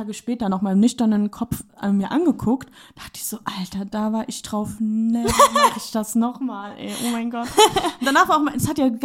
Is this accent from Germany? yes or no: yes; Eifel, Germany; weil ich komme ja eigentlich aus der Eifelregion.